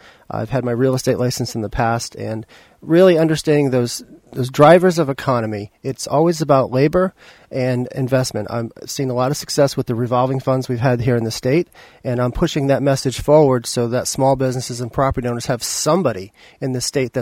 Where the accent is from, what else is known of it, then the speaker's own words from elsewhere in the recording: North Smithfield, Rhode Island, United States; also born or lived in Woonsocket; I am running for governor here in Rhode Island as a Democratic candidate. I was born in Woonsocket. I grew up in North Smithfield on a farm.